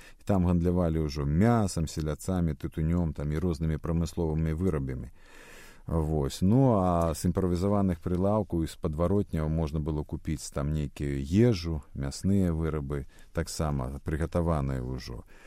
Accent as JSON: {"language": "Ukrainian", "region": "Minsk", "country": "Belarus", "tie": "born or raised there", "said": "Ми обидва народилися і виросли у Мінську і вельми болюче переживаємо поступову страту нашим городам свого історичного обличчя."}